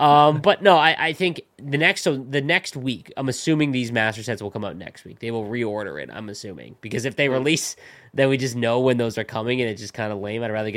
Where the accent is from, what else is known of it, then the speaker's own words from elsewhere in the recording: Canada; As a Canadian, like Jordan Eberle is a fine pick.